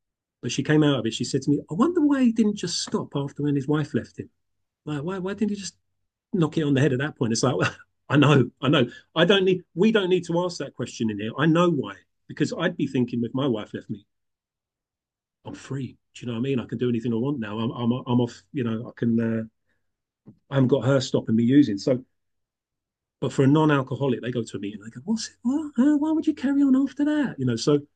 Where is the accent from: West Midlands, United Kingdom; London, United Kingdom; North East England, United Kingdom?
London, United Kingdom; And I'm from the Irish community in North London.